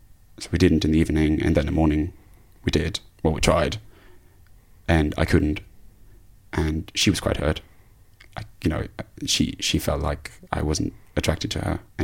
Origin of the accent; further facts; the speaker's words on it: Germany; Of course, I'm from Germany.